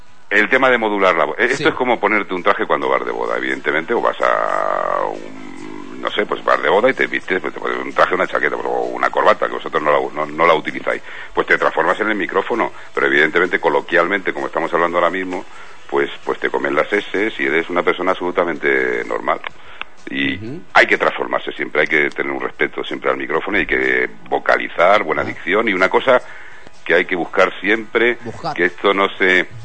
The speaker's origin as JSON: {"language": "Spanish", "town": "Toledo", "region": "Castilla-La Mancha", "country": "Spain", "said": "porque yo soy toledano, soy manchego de pro"}